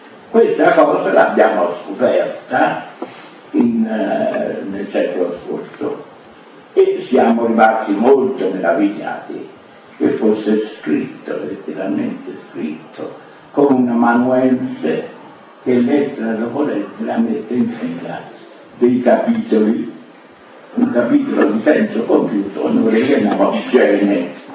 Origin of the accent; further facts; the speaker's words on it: Florence, Tuscany, Italy; now in Milan, Italy; io fiorentino, quando ero a Firenze